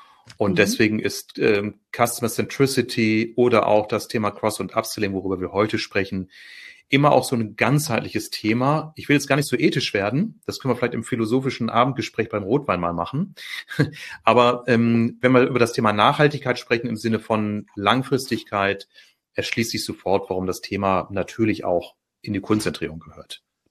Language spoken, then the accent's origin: German; Bielefeld, North Rhine-Westphalia, Germany; born there; Also als gebürtiger Bielefelder bin ich es ja gewohnt, eher etwas introvertiert zu agieren.